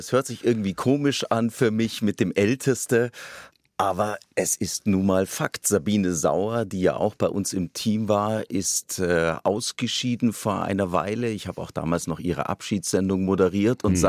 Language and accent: German; Bavaria, Germany; also born or lived in Munich; Natürlich ist München meine Heimat. Groß geworden bin ich im Landkreis Bad Tölz-Wolfratshausen. Dort, wenn ich hinkomme, auch das ist Heimat.